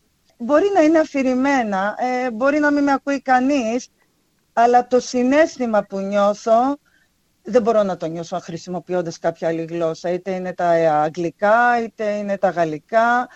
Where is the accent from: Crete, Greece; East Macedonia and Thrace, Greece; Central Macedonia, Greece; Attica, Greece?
Crete, Greece; Sachtouria; Το χωριό μου ονομάζεται Σαχτούρια, είναι ένα πολύ μικρό χωριό, η αλήθεια είναι. Είναι στην νότια πλευρά του νοπού Ρεθύμνης.